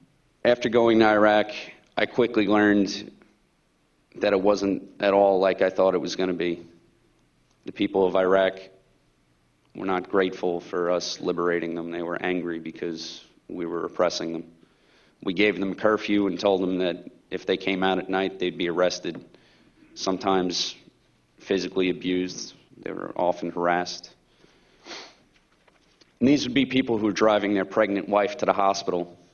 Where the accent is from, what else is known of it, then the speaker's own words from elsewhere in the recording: Bellmore, New York, United States; I'm from Belmore, a town in Long Island, New York, 20 minutes out of Manhattan.